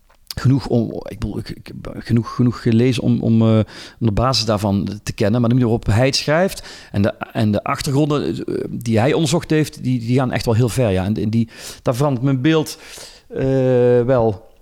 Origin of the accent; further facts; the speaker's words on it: Neerpelt, Limburg, Belgium; now in Antwerp, Belgium; ik woon hier voor niks in Antwerpen. Ik kom uit Neerpelt, Limburg, fantastisch, top. Ik ben naar Antwerpen gegaan omdat voor mij dit creatieve pool was.